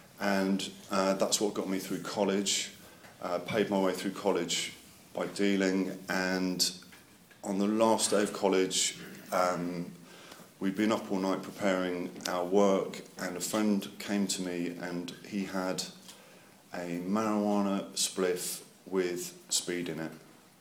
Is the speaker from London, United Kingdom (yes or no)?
yes; London, United Kingdom; I grew up in London, North London, in an alcoholic home.